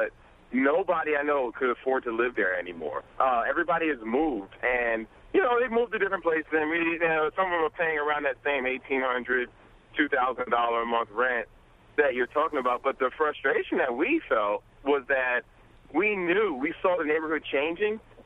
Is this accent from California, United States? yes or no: no; Brooklyn, New York, United States; Well, I'm from Brooklyn. We grew up on Prospect Place, right between Clawson and Grand.